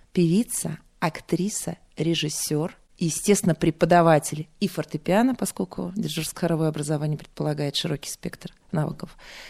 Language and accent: Russian; Moscow, Russia; born there; Я родилась в Москве, на Шалопутинском переулке, в роддоме.